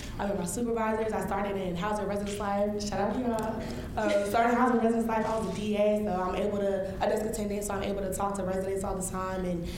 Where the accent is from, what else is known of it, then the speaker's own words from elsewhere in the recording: New York, United States; I'm from New York. I'm here, single parent household, shout out my mom.